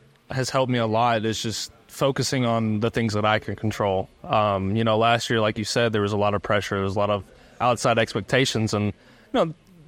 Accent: Georgia, United States; I saw, you know, a lot of Braves cards because I'm from Georgia.

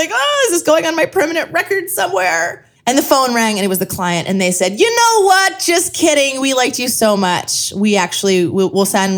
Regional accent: Scranton, Pennsylvania, United States; I am from Scranton. I can hang.

